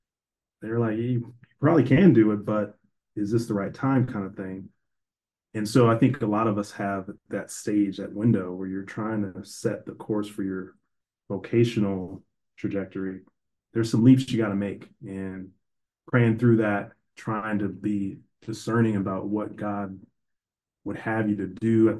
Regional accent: Minnesota, United States; black dude growing up in Minnesota, which is not a black area at all.

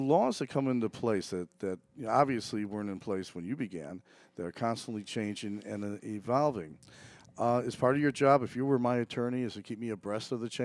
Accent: Illinois, United States; now in Florida, United States; I'm originally from Illinois.

